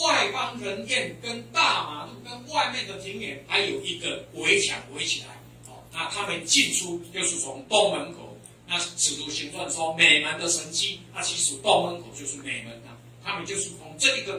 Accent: Taiwan; 我们台湾话有一句这么说啊

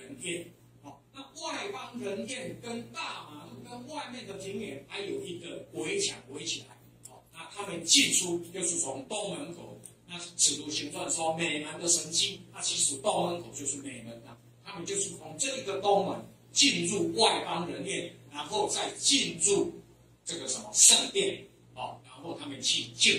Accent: Taiwan; accent: Taiwanese; 我们台湾话有一句怎么说呢？

